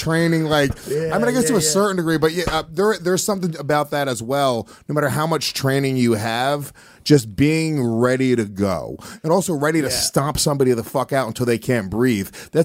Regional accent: Stony Point, New York, United States; there was a thing called the Penny Bridge where we grew up in Stony Point, New York.

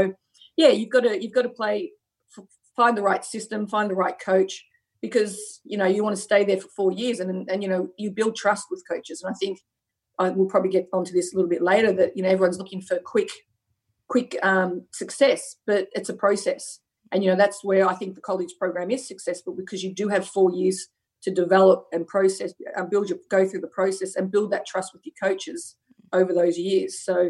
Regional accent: Australia; I don't think anybody knows I was from Australia because I'd always said from LSU. So as a first Australian there

